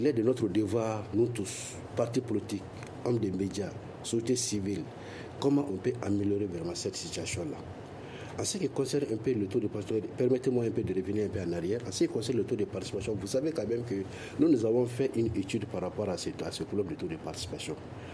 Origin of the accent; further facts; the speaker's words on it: Sikasso, Mali; moi je suis de Sigasso.